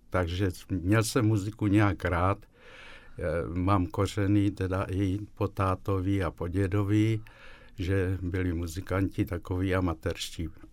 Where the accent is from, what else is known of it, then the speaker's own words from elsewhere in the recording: South Moravian Region, Czechia; Pocházím vlastně z Jižní Moravy